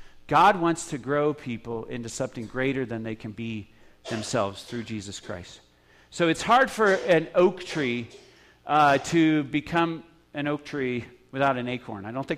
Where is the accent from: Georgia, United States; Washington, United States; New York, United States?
Washington, United States; Spokane; The church I grew up in Spokane